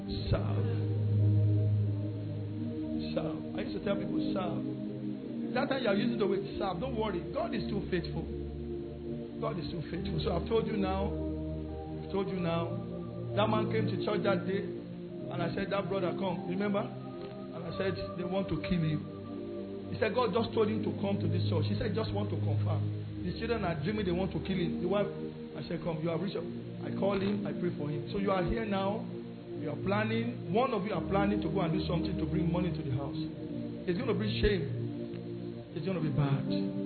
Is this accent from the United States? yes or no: no; Lagos, Nigeria; I'm from Lagos to Holland. I was crying in the plane.